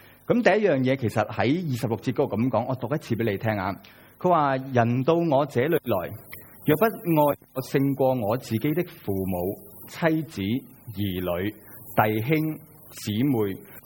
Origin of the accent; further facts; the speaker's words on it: Hong Kong; 令到我哋香港人有一個嘅文化咧